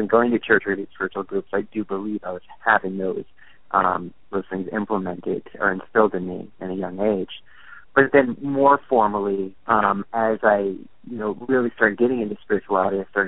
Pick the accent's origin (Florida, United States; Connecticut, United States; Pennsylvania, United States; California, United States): Connecticut, United States; also born or lived in Maine; my backstory is pretty traditional blue-collar, kind of American story where I was born in Maine and then grew up in Connecticut.